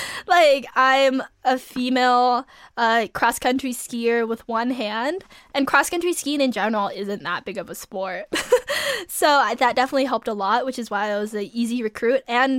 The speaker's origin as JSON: {"language": "English", "region": "Alaska", "country": "United States", "tie": "born or raised there", "said": "I grew up in Alaska, really small farmer town vibes, so not very much going on."}